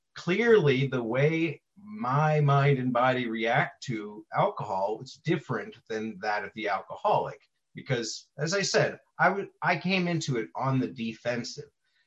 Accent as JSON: {"language": "English", "town": "New Orleans", "region": "Louisiana", "country": "United States", "tie": "born or raised there", "said": "I grew up in New Orleans, and my father was an alcoholic, and he actually drank himself to death eventually."}